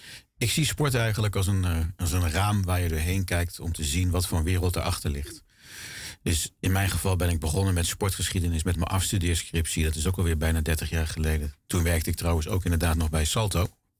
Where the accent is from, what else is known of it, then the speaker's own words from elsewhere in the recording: Dieren, Gelderland, Netherlands; now in Amsterdam, Netherlands; Maar uit Dieren, dat ligt in Gelderland.